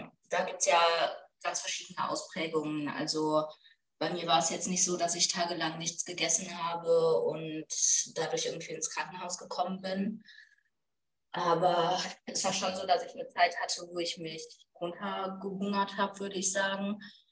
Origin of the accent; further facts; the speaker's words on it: North Rhine-Westphalia, Germany; Ich komme ursprünglich aus der Eifel, vom Ruhrsee. Vielleicht sagt das ein paar Leuten was. Bin dann aber 2021 für meine Ausbildung zur Bankkauffrau nach Aachen gezogen.